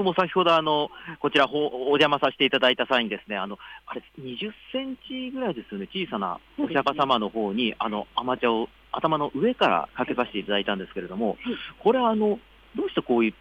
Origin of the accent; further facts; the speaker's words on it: Shizuoka, Japan; moved away as an adult; now in Tokyo, Japan; もともと静岡の出身でして、今から十何年ぐらい前にですね、いわゆる在学と同時に上京してきたという人間なんですけれども